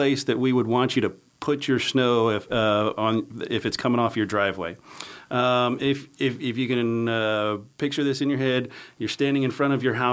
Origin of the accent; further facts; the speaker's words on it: Colorado, United States; Well, that coming and going of the snow actually reminds me a lot of Colorado. I grew up in Colorado.